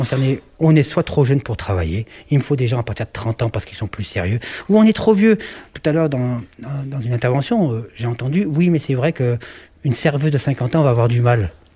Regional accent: France; Non, mais monsieur et dame, je suis français.

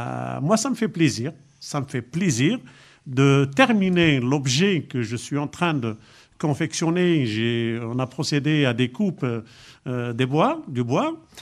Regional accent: Algeria; Je suis algérien, c'était en Algérie.

